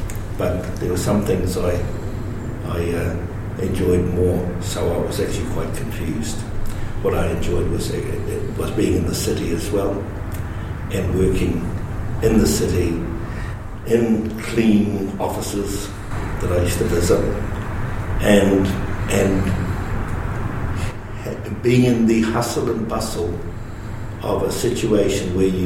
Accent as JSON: {"language": "English", "town": "Raglan", "region": "Waikato", "country": "New Zealand", "tie": "born or raised there", "said": "I grew up from Hamilton. I grew up in Raglan and near Kawhia as well, right by the beach."}